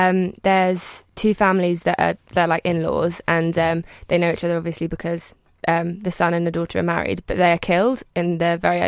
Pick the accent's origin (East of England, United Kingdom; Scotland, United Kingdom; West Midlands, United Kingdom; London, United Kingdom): London, United Kingdom; Beckenham; one woman, Jane, who's on it, is from where I'm from